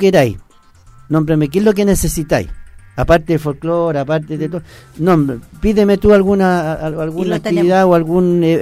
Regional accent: Chile; Si yo soy chileno, yo no quiero ver México, yo quiero ver el folclore chileno.

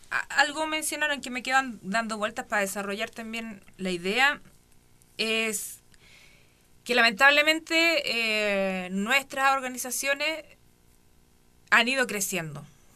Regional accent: Cerro Navia, Santiago Metropolitan Region, Chile; Yo soy de Cerro Navia, de una población una población diferente

